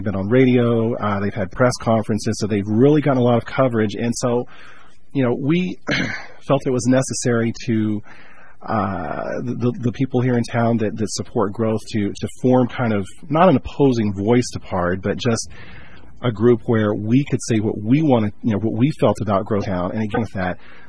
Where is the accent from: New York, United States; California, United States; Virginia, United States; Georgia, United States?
Virginia, United States; I was born in Virginia, born and raised in Virginia